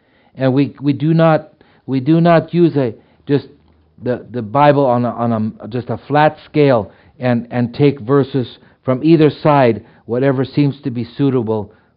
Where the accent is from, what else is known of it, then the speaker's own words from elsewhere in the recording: Canada; Which I cringe at, not because I'm a Canadian.